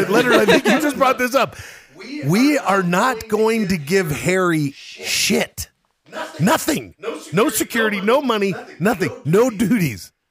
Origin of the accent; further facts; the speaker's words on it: Ireland; We as Irish people, we were just